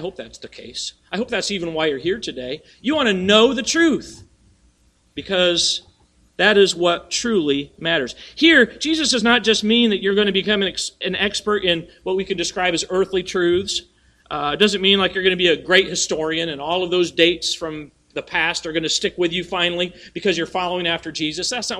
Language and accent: English; Indiana, United States; born there; I was born here in Indiana.